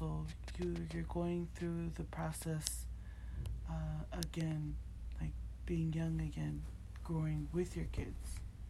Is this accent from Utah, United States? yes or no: no; Hawaii, United States; born there; I was born in Hawaii